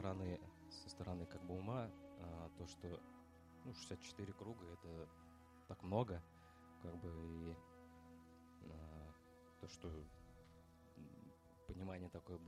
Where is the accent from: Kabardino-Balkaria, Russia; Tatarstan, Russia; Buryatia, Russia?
Tatarstan, Russia; Kazan; я из Казани.